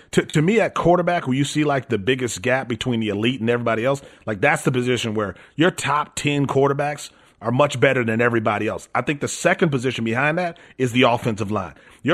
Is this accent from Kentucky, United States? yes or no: no; Milwaukee, Wisconsin, United States; and I'm a Milwaukee guy. I grew up in Wisconsin. I saw that era in Green Bay.